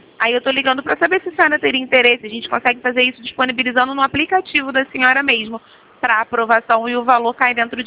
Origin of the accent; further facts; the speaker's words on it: Rio de Janeiro, Brazil; Eu sou do Rio.